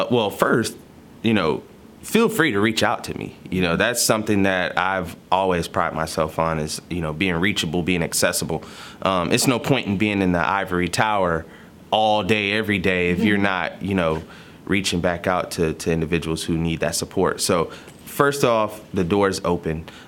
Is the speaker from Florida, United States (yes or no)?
yes; Jacksonville, Florida, United States; So, you know, I'm coming from Jacksonville, Florida